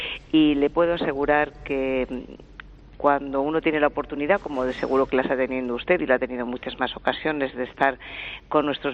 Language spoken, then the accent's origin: Spanish; Spain; yo muy orgullosa como española.